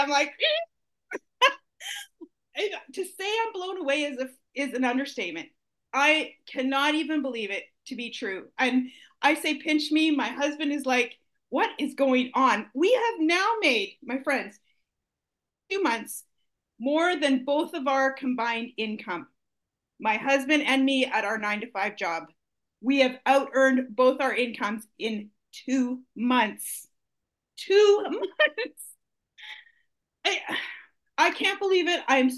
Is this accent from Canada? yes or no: yes; Canada; As a Canadian